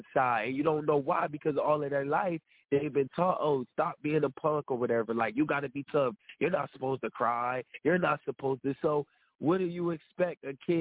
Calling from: Florida, United States; I'm just calling in. I'm actually in Florida right now.

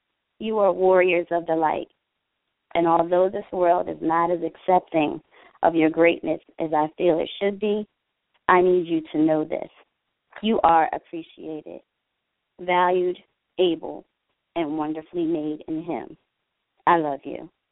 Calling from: New Jersey, United States; from Jersey.

